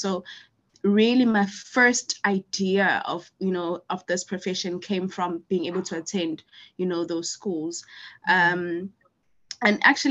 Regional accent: Umlazi, KwaZulu-Natal, South Africa; is a 30-year-old female, and I grew up in Mlazi, a township south of Durban. And, you know, I grew up with both my parents. So we eventually moved to the suburbs when I was a little bit younger.

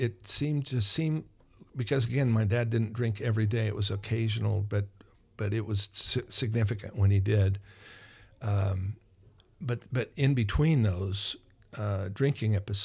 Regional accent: Mattoon, Illinois, United States; And all those farmers would come to my hometown, Mattoon, Illinois, to buy their tractor or their car

